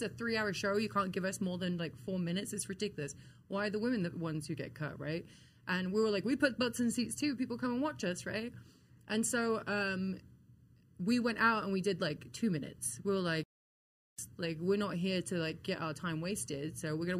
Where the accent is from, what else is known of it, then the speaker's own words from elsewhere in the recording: England, United Kingdom; this one giant stadium, you know, in London, and it's Wembley Stadium. So yeah, to go there and be in my home country with all my friends and family